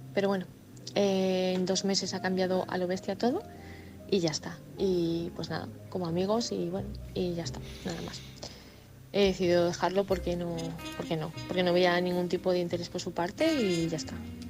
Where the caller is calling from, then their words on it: Málaga, Andalusia, Spain; de Málaga.